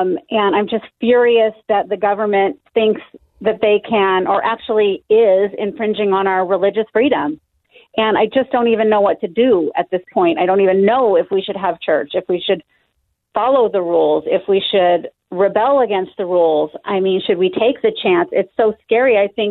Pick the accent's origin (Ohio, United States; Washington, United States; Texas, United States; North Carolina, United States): Washington, United States; My question is, I'm from Washington State.